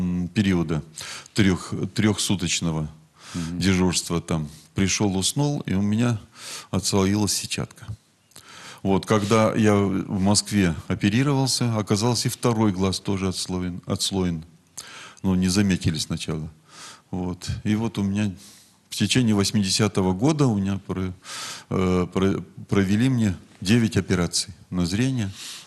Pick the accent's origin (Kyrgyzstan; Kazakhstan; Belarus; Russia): Kyrgyzstan; born there; Я родился в Кыргызстане. Угу. Моя мать с Украины.